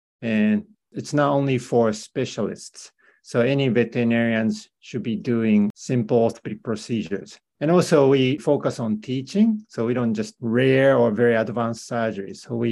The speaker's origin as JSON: {"language": "English", "country": "Japan", "lives_now": "United States", "said": "I'm originally from Japan. I got trained at the vet school in Tokyo."}